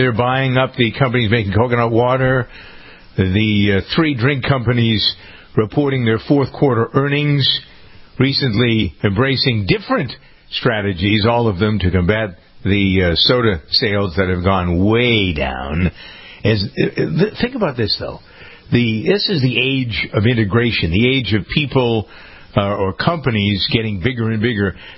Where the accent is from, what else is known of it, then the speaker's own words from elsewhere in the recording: England, United Kingdom; I'm from England, a lot of recipes for plum pudding.